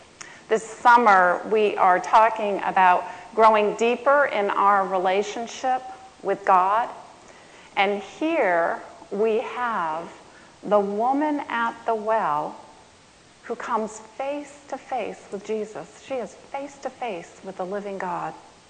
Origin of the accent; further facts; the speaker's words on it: New Hampshire, United States; My childhood was very conflicted. I grew up in New Hampshire, and in the midst of some of the most wonderful family adventures, we did a lot of outdoor sports in New Hampshire.